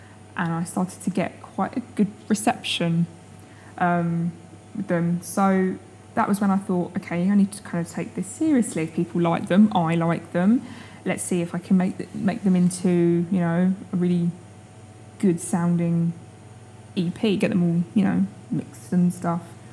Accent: Margate, South East England, United Kingdom; I am from Margate.

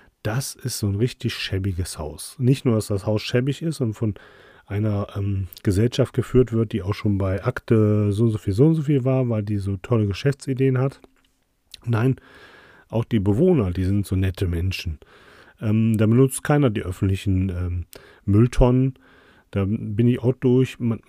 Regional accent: Krefeld, North Rhine-Westphalia, Germany; also born or lived in Düsseldorf; Ich bin ja ein gebürtiger Düsseldorfer, ich bin in Düsseldorf geboren. Und als ich ein Jahr ungefähr war, sind meine Eltern umgezogen nach Krefeld-Bückerfeld. Und Krefeld-Bückerfeld, das hatte ich ja schon mal erzählt, das war ja so eine Siedlung mit ganz vielen Hochhäusern.

